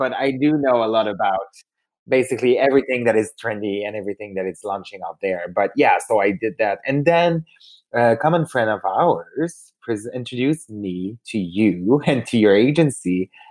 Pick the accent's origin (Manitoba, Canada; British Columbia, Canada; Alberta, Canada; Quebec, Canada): Quebec, Canada; Saguenay; now in Toronto, Canada; I'm based out of Toronto. Now I'm Torontonian, but I'm from Saguenay, which is 6 hours north from Montreal, a small town called L'Abbé.